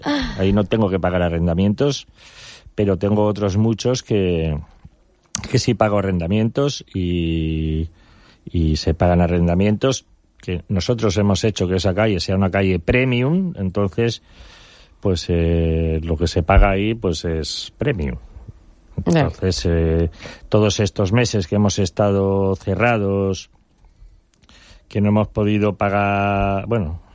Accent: Urretxu, Basque Country, Spain; born there; yo nací en Guipúzcoa, en un pueblecito que se llama Urretxu.

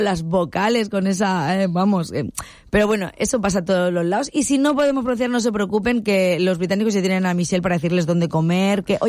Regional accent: Spain; Uy, lo de las dobles R's para vosotros es como nosotros, como los españoles, con las S's al principio de la palabra

